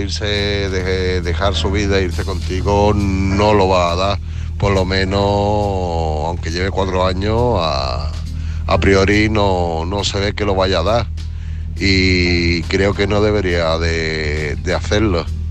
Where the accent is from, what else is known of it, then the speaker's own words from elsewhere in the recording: Málaga, Andalusia, Spain; de Málaga, en la unidad móvil, aquí para dar un mensajito